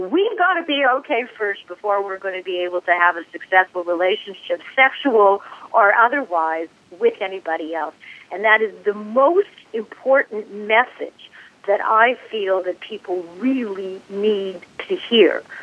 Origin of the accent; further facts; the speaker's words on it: Canada; and of course I'm Canadian, so we never worried about any of those things in Canada because of universal health insurance